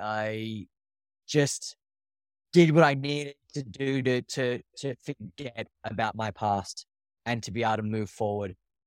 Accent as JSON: {"language": "English", "country": "Australia", "moved": "yes", "lives_now": "New York, United States", "said": "…, I'm from Australia. I do now live in New York. I've been in New York for the past 12 years"}